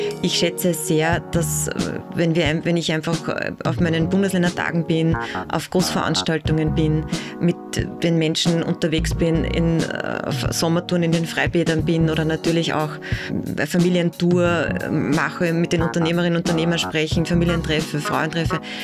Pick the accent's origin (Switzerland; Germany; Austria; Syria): Austria; Upper Austria; Ich bin Oberösterreicherin, habe in Innsbruck studiert.